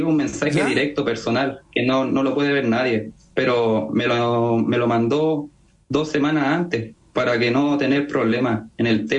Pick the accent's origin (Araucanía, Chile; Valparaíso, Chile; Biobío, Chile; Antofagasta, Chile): Valparaíso, Chile; Viña del Mar; also born or lived in Iquique; Yo soy iquiqueño de nacimiento, pero toda mi vida he estado acá en Viña del Mar.